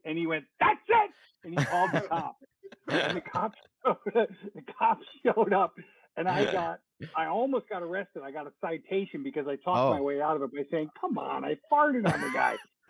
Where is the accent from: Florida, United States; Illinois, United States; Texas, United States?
Florida, United States; Stuart; We're at a place called Margarita y Amigas in Stuart, Florida, which is my hometown.